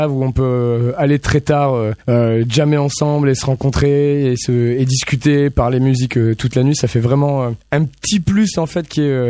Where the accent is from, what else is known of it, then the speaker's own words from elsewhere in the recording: Lille, Hauts-de-France, France; born there; Alors comme je suis né à Lille, je me dis dans le nord, je me dis bon, moi je suis ch'tiwaïen